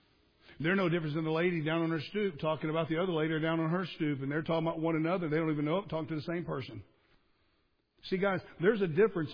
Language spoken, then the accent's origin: English; United States; I come from the States.